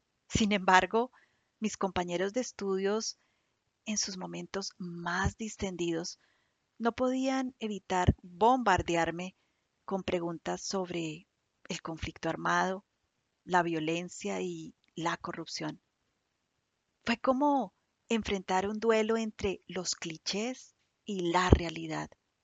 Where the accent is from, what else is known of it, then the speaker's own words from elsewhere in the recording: Colombia; now in London, United Kingdom; Imaginen mi llegada a Londres como una colombiana en tierras foráneas. Me enfrenté cara a cara con los prejuicios que rodean a mi amada Colombia.